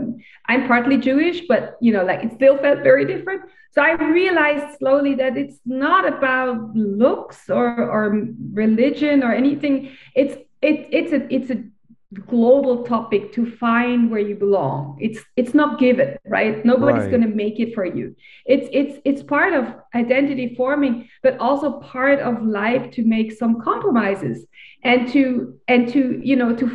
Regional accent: Basel, Basel-Stadt, Switzerland; And I was born in Basel, which is in Switzerland, because of many reasons. I was not able to grow up in Colombia.

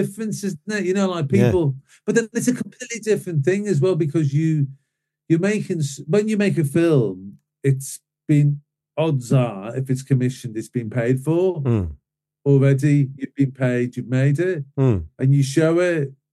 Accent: Anfield, North West England, United Kingdom; the book itself is inspired by me growing up in Anfield.

